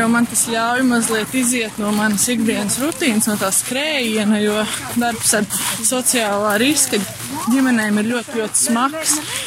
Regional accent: Talsi, Talsi Municipality, Latvia; Es esmu no Talsiem.

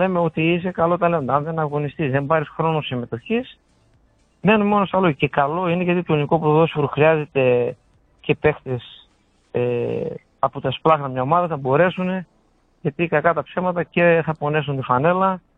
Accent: Kavala, Eastern Macedonia and Thrace, Greece; δεν είμαστε Χωριανοί, εγώ είμαι από Καβάλα.

